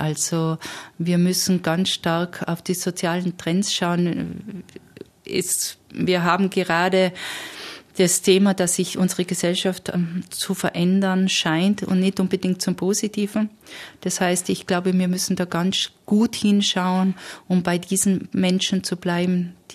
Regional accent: Schönberg im Stubaital, Tyrol, Austria; Also ich komme aus der Autobahnortschaft, nämlich Schönberg im Stubaital, die durch die Autobahnmaut eingekesselt ist.

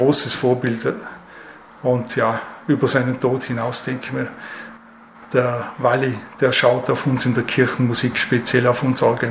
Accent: Rankweil, Vorarlberg, Austria; Ich bin in Rankwell aufgewachsen

